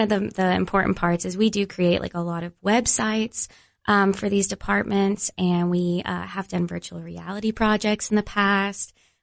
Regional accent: Cookeville, Tennessee, United States; also born or lived in Florida; So I'm a Cookeville local. I was born in Florida, but I basically call myself a Cookevillian because I've been here forever.

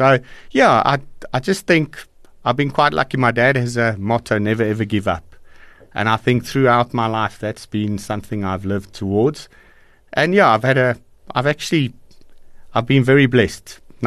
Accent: Ficksburg, Free State, South Africa; Yeah, I think growing up in Ficksburg, small little Eastern Free State town, my dad was the school principal

